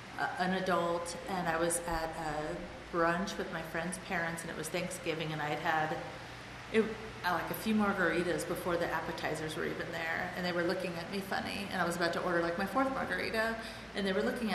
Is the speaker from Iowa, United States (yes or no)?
yes; Iowa, United States; And they were from North Carolina, and I was raised in Iowa because my dad moved to Iowa for his job.